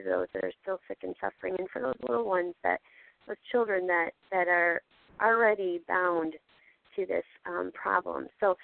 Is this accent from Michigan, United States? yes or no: yes; Michigan, United States; I'm from Michigan.